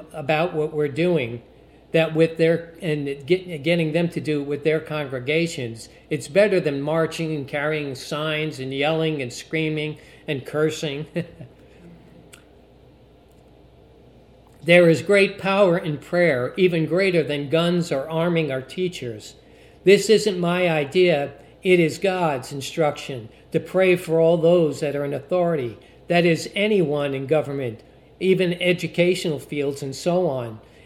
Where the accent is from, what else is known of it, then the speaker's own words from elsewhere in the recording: New York, United States; You know, I grew up in New York, and 99% of all comedy and jokes was sarcasm.